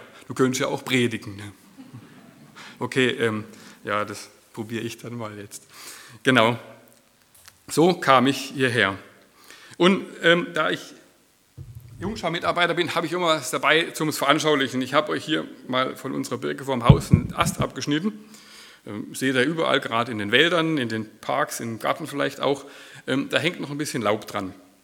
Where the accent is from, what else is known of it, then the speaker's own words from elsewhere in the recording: Aachen, North Rhine-Westphalia, Germany; Wir kommen aus Aachen, deswegen die halbe Stunde, und gehen dort in Sasbachried in eine Gemeinde. Das ist eine Brüdergemeinde, aus der Ecke kommen wir, genau.